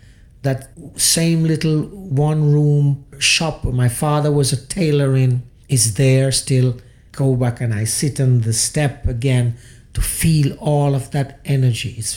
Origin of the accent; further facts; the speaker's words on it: Somerton, Saint James, Jamaica; also born or lived in Kingston; So growing up in St. James in the country part, it was really paradise looking back at it now.